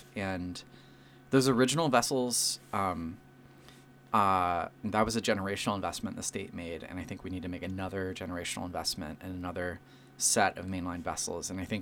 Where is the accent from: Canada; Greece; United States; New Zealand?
United States; Sitka, Alaska; I was born and raised in Sitka, and I spent the first 35 years of my life in southeast. So I grew up when the ferry system actually worked, which it doesn't anymore.